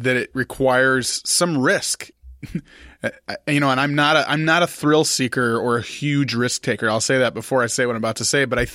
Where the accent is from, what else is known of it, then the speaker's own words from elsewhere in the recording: Chicago, Illinois, United States; now in Upper Peninsula, United States; I came from Chicago.